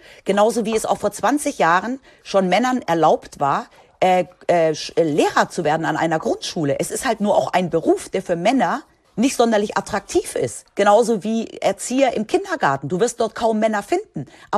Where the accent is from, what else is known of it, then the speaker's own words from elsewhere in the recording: Spain; Ich bin ja in Spanien aufgewachsen.